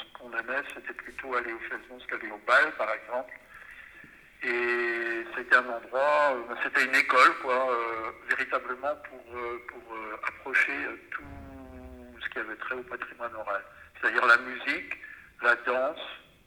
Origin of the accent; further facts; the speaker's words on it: Tréguier, Brittany, France; Et je suis né en 1953 à Tréguier, dans une famille de cultivateurs, de petits cultivateurs. Mes parents tenaient une ferme, une petite ferme comme ça existait à l'époque, au bourg de Minier-Tréguier où j'ai vécu toute mon enfance. Dans un univers bretonnant